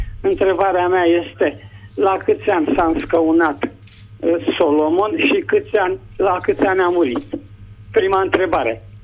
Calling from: Prahova, Romania; din Prahova.

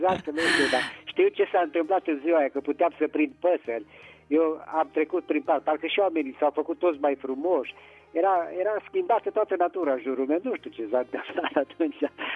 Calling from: Petroșani, Hunedoara County, Romania; din Petroșani.

